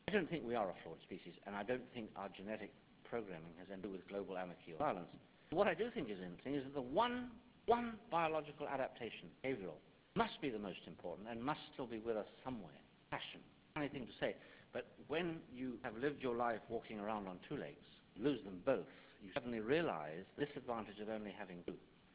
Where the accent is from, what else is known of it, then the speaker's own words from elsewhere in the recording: Kenya; me as a Kenyan